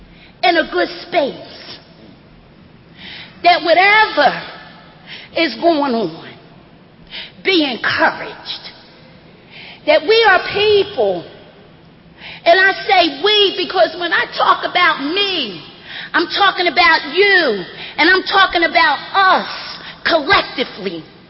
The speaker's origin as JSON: {"language": "English", "town": "Philadelphia", "region": "Pennsylvania", "country": "United States", "tie": "born or raised there", "said": "all of those that is from my hometown, Philadelphia, to stand up."}